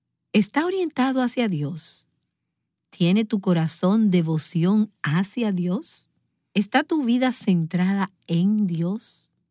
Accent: Philadelphia, Pennsylvania, United States; Algunas de ustedes saben que provengo de la ciudad de Filadelfia. Allí fue donde crecí.

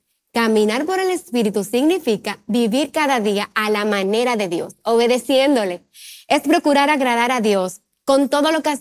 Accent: Dominican Republic; soy de la República Dominicana

